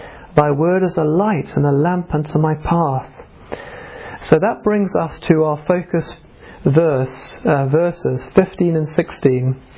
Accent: Fish Hoek, Western Cape, South Africa; And I remember growing up in South Africa in Fishhoek

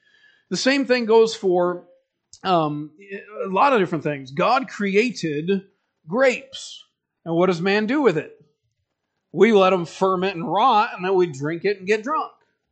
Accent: Michigan, United States; I'm from Michigan, and Michigan is a lot of farmland. There's a lot of farmland in lower Michigan.

